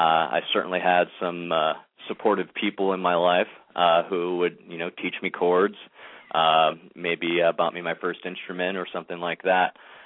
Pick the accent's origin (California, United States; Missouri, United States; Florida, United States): California, United States; San Francisco; also born or lived in Texas; I was born in Texas, and at a very young age moved to California, to San Francisco Bay Area. Grew up around there and ended up eventually going to college at a place called Chico State